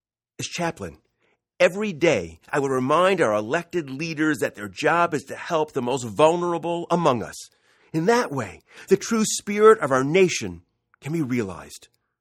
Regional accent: Ohio, United States; Now, I don't know Speaker of the House Boehner, and he doesn't know me, but we're both from Ohio.

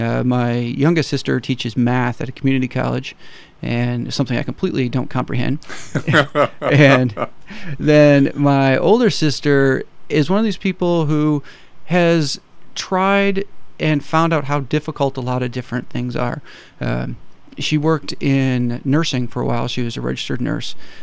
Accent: Alpena, Michigan, United States; now in Kalamazoo, United States; Originally, I'm from up north, from Alpena, and been down in Kalamazoo for a few years now, and really excited about making Southwest Michigan home.

